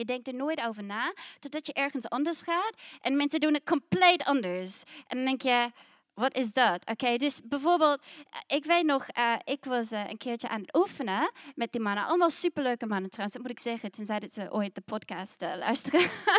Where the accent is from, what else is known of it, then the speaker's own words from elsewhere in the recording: New Zealand; Dutch is a second language; moved away as an adult; also born or lived in Sydney; now in Netherlands; Ja, je hoort, ik heb een accent, ik kom uit Nieuw-Zeeland. Dus een stukje van mijn verhaal groeide op in Nieuw-Zeeland. Toen ging ik 3 jaar in Sydney muziek studeren en daarna kwam ik naar Nederland.